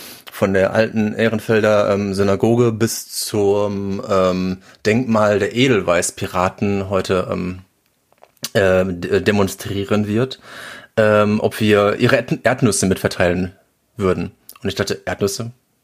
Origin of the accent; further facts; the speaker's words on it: Cologne, North Rhine-Westphalia, Germany; Ich komme aus Gölle